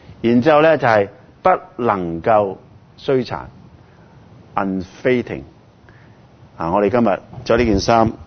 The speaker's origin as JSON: {"language": "Cantonese", "country": "Hong Kong", "said": "现在最近我们香港人很开心了"}